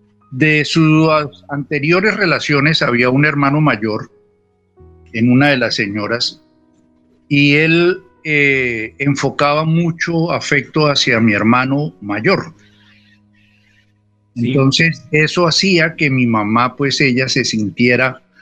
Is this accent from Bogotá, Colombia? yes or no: yes; Bogotá, Colombia; born there; Yo soy nacido en Bogotá en el año de 1950 … Fui el hijo mayor del matrimonio de ellos.